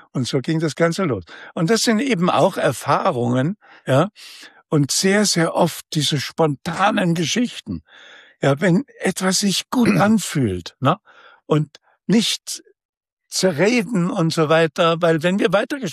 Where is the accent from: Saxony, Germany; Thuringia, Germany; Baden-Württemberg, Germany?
Saxony, Germany; Und das für mich als Sachse, ja